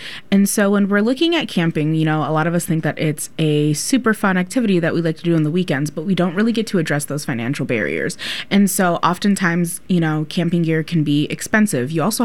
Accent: Cleveland, Ohio, United States; I'm originally from Cleveland, Ohio. I come from the Pueblo of Okeawenge with Jicarilla Apache lineage and Isleta Pueblo lineage as well.

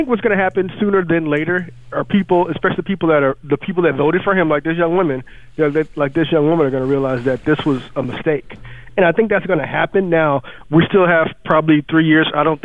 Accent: Texas, United States; Growing up in Texas, I remember when George W. Bush owned the Texas Rangers.

